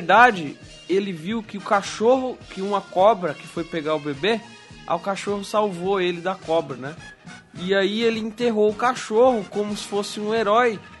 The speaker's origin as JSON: {"language": "Portuguese", "region": "Bahia", "country": "Brazil", "tie": "born there", "said": "como eu nasci na Bahia, na minha cidade tinha muito burro, né?"}